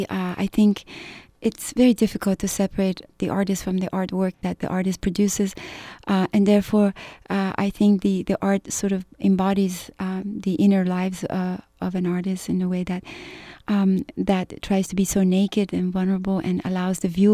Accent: Iran; as I grew up in Iran, my eyes are so used to looking at certain iconographies and decorative motifs.

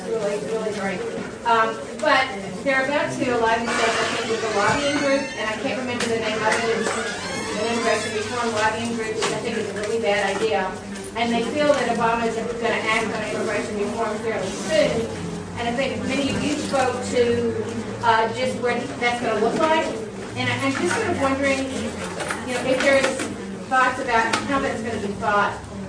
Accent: Austin, Texas, United States; from Austin, Texas

